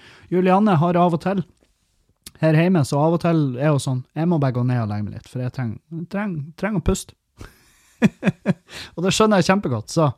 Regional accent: Halsa, Nordland, Norway; Meløy kommune der jeg kommer fra, det er en tarm som ligger langs kysten, og jeg kommer fra Halsa i Meløy, som er liksom på den ene siden av Svartistunnelen

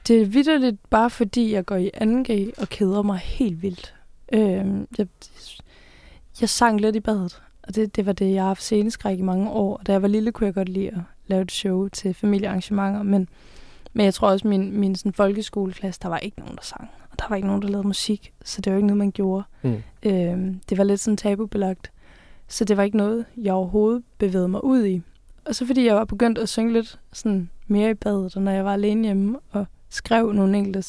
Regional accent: Haderslev, Region of Southern Denmark, Denmark; jeg er fra Haderslev og født og opvokset i sådan på en lille villavej lidt uden for byen. Og så for nogle år siden flyttede på en gård med mine forældre.

